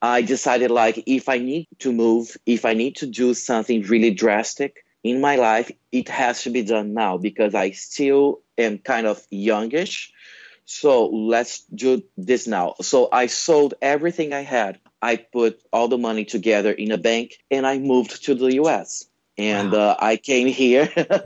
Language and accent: English; Brazil; English is a second language; I was born and raised in Brazil, South America.